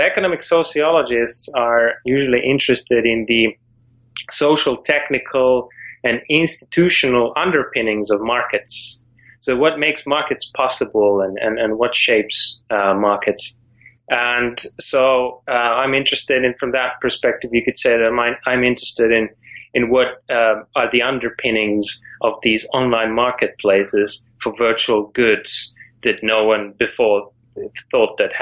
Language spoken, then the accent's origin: English; Finland; Well, I'm from Finland originally